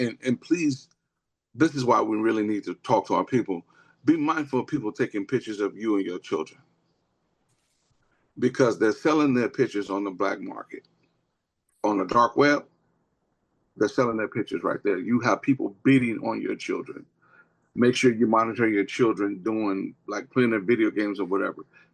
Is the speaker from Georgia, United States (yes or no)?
yes; Georgia, United States; Georgia, I'm a Georgia boy. I'm from Georgia myself, so.